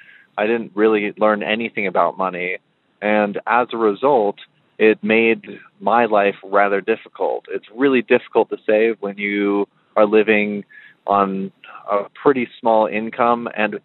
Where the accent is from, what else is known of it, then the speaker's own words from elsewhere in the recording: Fort Collins, Colorado, United States; from Fort Collins, Colorado.